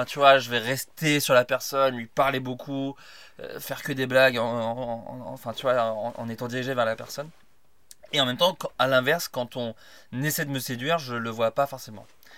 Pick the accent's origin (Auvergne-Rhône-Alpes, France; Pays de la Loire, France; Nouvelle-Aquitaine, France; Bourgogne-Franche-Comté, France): Bourgogne-Franche-Comté, France; J'ai grandi en Bourgogne, et en Bourgogne, t'as un truc.